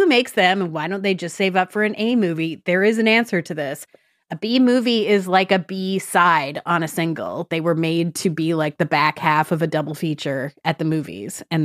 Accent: Midwest, United States; Also, Dave, I'm from the Midwest

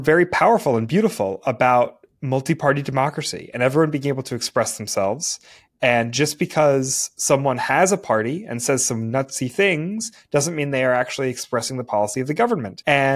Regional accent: United States; it was a beautiful thing to see as an American

